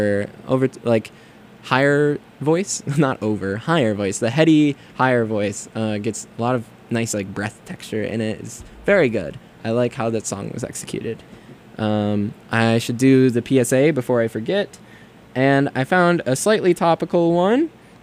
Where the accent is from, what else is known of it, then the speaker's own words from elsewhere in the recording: Midwest, United States; I'm from the Midwest. That's like the only two things dads need over there.